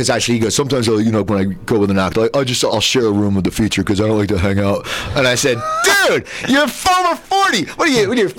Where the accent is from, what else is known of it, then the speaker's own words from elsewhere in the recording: East Coast, United States; I have a little bit of the accent in certain words. People can tell I'm from back east